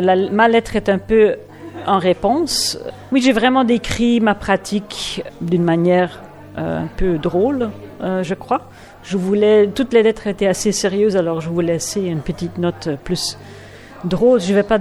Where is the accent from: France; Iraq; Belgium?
Belgium; Flanders; French is a second language; La difficulté, peut-être, pour moi, c'est l'écriture en français. Moi, c'est pas ma première langue. Je suis d'origine belge flamande.